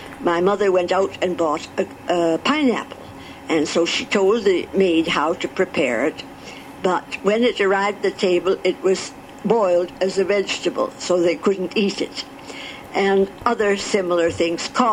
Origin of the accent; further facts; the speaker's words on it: Toronto, Ontario, Canada; born there; So I must say I was born in Toronto in 1903, March the 25th.